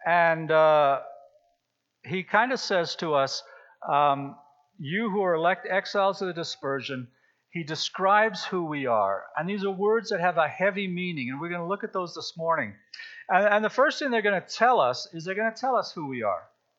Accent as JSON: {"language": "English", "country": "Canada", "said": "I'm Canadian, you know, I'm from here."}